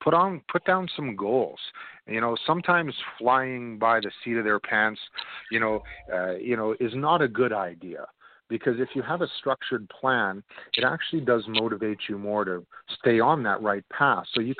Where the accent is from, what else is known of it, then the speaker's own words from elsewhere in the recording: Toronto, Ontario, Canada; born there; moved away as an adult; now in Calgary, Canada; Yeah, I was born in Toronto, and I left Toronto shortly in the early 20s. And I ended up traveling to British Columbia there for a couple of years. And then I ended up, obviously, in Alberta, in Calgary, sorry.